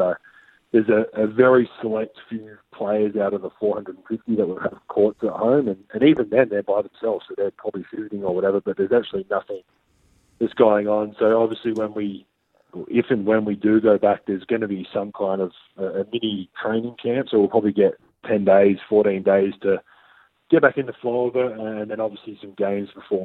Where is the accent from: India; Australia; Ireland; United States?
Australia; Adelaide, South Australia; Renee's from Melbourne, I'm obviously from Adelaide